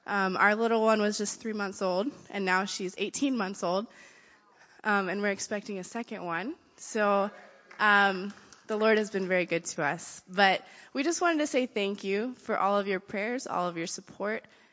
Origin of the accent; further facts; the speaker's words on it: Kampala, Central Region, Uganda; We are from Kampala, Uganda